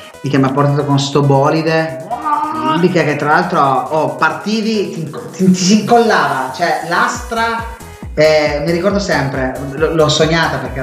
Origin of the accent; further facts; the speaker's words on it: Turin, Piedmont, Italy; noi come torinesi, come in Piemonte, siamo credo i migliori